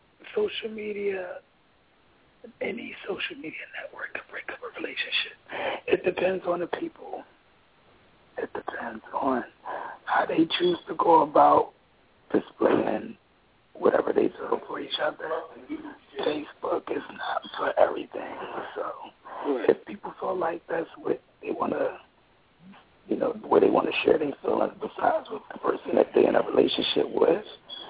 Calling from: Philadelphia, Pennsylvania, United States

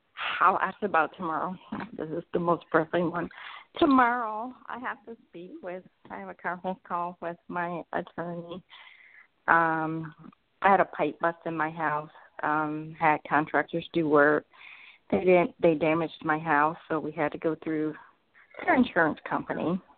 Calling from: Atlanta, Georgia, United States

